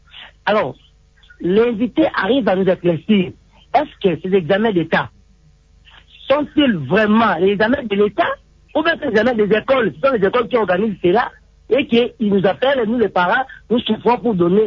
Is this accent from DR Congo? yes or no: yes; Mbandaka, Équateur, DR Congo; mais particulièrement ici chez nous en Mandaka